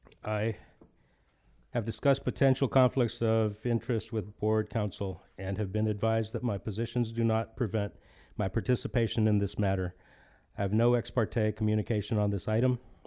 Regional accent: Yountville, California, United States; So, native of the North Coast, I grew up in Yountville, enjoying the bounty of the Napa River and the water quality throughout the seasons

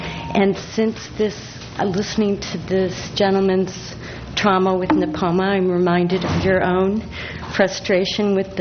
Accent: Los Osos, California, United States; I'm from Los Osos and San Luis.

